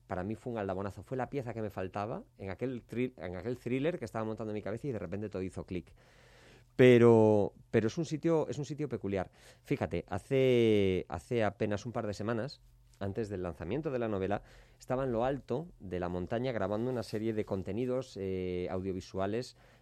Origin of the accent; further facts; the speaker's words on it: Galicia, Spain; soy muy gallego